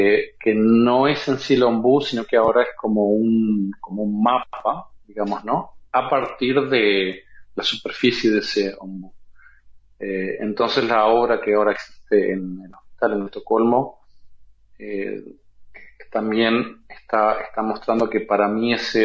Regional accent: Uruguay; el hecho de que soy de Uruguay, una cosa que creo que a todos los artistas en Uruguay le pasa

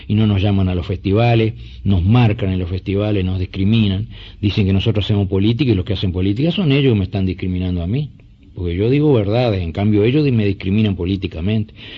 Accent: Uruguay; Yo no soy paraguayo, soy el primer arpista uruguayo.

